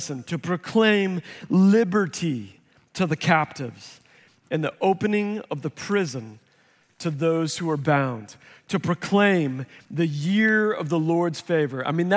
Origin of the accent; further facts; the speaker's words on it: Missouri, United States; dude, I grew up in Missouri. We had LPA dances all the time.